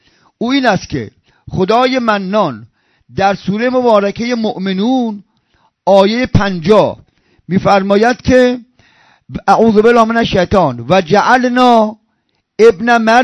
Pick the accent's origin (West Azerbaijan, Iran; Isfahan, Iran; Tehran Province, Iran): Isfahan, Iran; و گفت کجایی هستی؟ و گفتم ایرانی. و کجا؟ اینا اصفهانو.